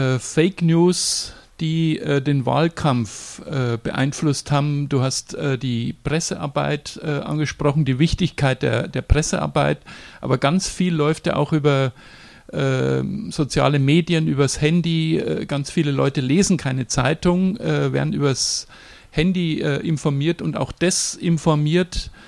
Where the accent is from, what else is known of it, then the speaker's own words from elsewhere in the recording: Frankfurt, Hesse, Germany; ich komme hier aus Frankfurt.